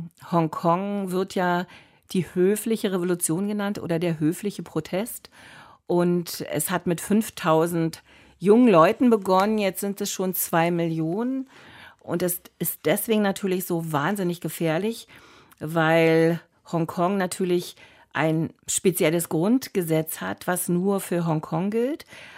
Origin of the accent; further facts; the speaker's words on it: Berlin, Germany; ich bin in Berlin-Karlshorst groß geworden